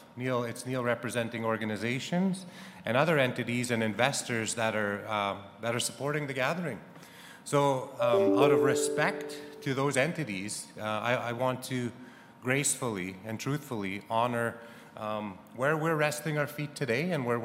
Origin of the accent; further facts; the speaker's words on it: Saskatchewan, Canada; I'm First Nation, and I'm from Fishing Lake and Yellow Quill First Nations, respectively, from both of my parents.